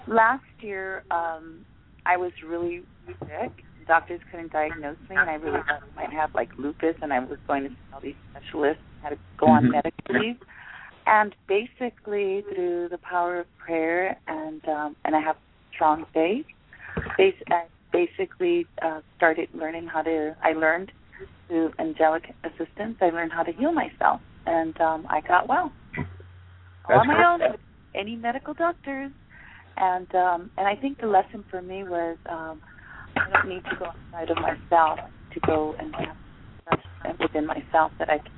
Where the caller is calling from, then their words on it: California, United States; I'm calling from beautiful California, Southern California.